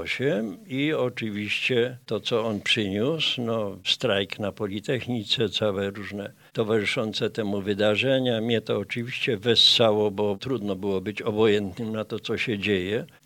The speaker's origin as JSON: {"language": "Polish", "region": "Lesser Poland", "country": "Poland", "tie": "born there", "said": "Ujawniam się jako góral z urodzenia pieniński, po ojcu beskidzki, a z wyboru życiowego karkonoski, sudecki, jak to woli."}